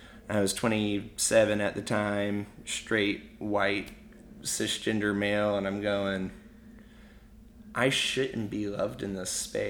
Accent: North Carolina, United States; And so North Carolina, my home state, was talking about voting on same-sex marriage.

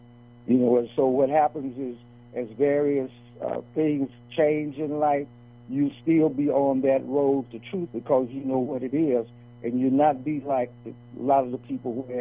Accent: Chicago, Illinois, United States; And then back in the day when I was growing up in Chicago and black was not popular

